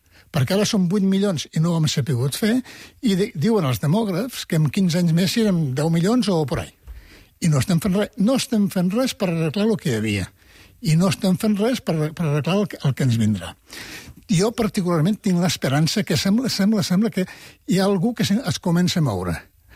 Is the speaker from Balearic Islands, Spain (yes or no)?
no; Lleida, Catalonia, Spain; now in Barcelona, Spain; i vaig venir a Barcelona, que sóc de Lleida, l'any 64